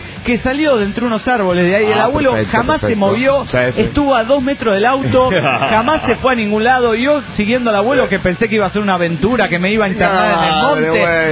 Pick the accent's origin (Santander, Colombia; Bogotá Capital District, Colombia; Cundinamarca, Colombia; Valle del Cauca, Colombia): Valle del Cauca, Colombia; Tuluá; de Tuluá, Colombia.